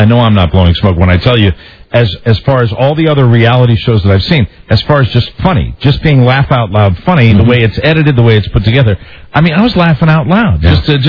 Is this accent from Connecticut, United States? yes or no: yes; Hartford, Connecticut, United States; Well, I am from Hartford, Connecticut, which is very close to Springfield, Massachusetts.